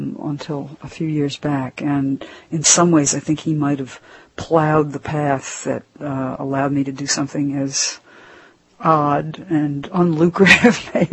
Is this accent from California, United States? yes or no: no; Mount Vernon, New York, United States; also born or lived in Philadelphia; The sort of central years of my childhood I think of as in Mount Vernon, New York.